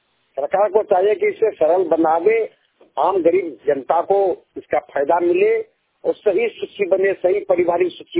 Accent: Basantpur, Jharkhand, India; देवघर जिला से कृषक व समाज सेवी थाना जसीडी पंचायत धरबादी ग्राम बसंतपुर के रहने वाला हूँ।

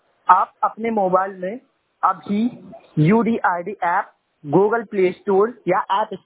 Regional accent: Chhatarpur, Madhya Pradesh, India; And Chhatarpur Madhya Pradesh का निवासी हूँ।

